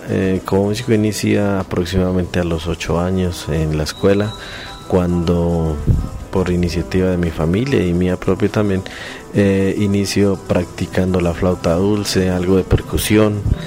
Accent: La Cruz, Nariño, Colombia; agrupaciones de música de la Cruz Nariño, de mi pueblo. Posteriormente me dirigí a trabajar a Villavicencio Meta, en donde estuve dirigiendo algunas agrupaciones y orientando clases de música en varias instituciones de Villavicencio

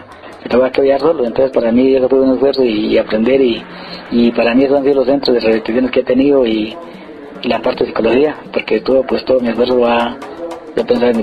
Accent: Piendamó, Cauca, Colombia; tengo 50 años, soy de la vereda del Carmen, de la Piedamó. Soy indígena, en este momento soy comunero del Cabildo Nahí de Rosa de Oriente.

